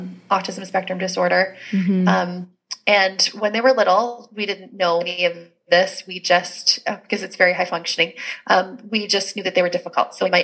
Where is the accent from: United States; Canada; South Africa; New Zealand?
Canada; the parenting coach. I'm Canadian. I homeschool. I have four kids.